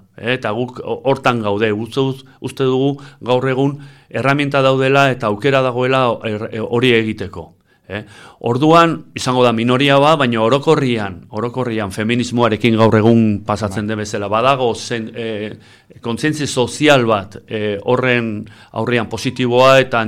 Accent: Errenteria, Basque Country, Spain; ni Errenterian lan egite dut, Errenterikoa naiz, berez

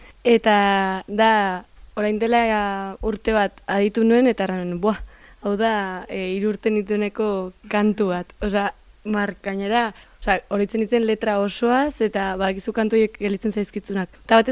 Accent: Elizondo, Navarre, Spain; also born or lived in Lekaroz; ni sortu nintzen Lekarozen, Lekarozko etxe arraspoit batean, baino bos urte inguru genituen hor, eta gero amatxiltzela bere neraiten sortetxera bueltatu ginen Elizondora. Eta hoxen sortu nintzen otxeila hogeita zazpi batean, Lekarozko inauterietan.

